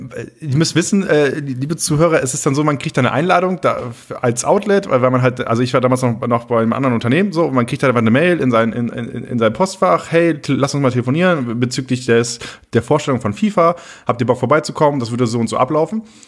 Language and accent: German; Oldenburg, Lower Saxony, Germany; weil Oldenburg ist halt so meine Heimat, ne?